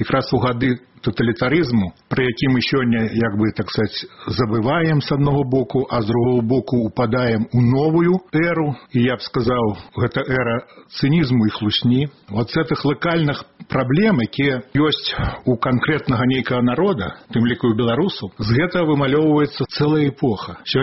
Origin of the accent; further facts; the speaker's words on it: Vitebsk Region, Belarus; не глядя навод не на то, что я там вырос на Ушатчине